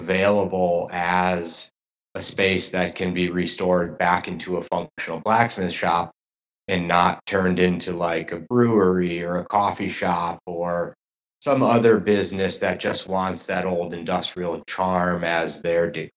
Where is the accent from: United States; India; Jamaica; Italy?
United States; New England; grew up and was born and raised in New England and had traveled a lot.